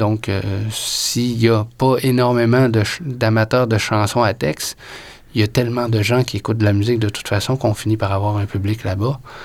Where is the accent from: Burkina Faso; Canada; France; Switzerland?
Canada; Quebec City, Quebec; moi, je suis originaire de Québec. Donc, plus précisément de Sillery. Donc, on est d'une souche familiale.